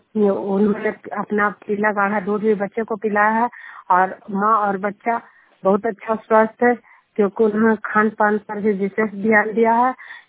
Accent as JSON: {"language": "Hindi", "region": "Bihar", "country": "India", "said": "मैं नालंदा जिला हिलसा पखंजुनियर गांव के निवासी हूँ"}